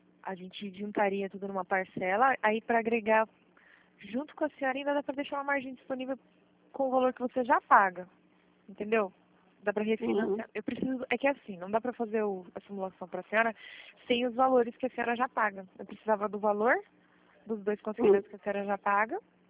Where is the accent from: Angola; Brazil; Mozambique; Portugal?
Brazil; Marília, São Paulo; eu sou de Marília.